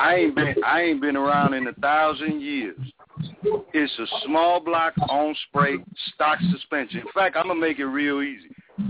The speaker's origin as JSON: {"language": "English", "town": "Chicago", "region": "Illinois", "country": "United States", "said": "Well, see, I'm from Chicago. My area code is 646. 60647"}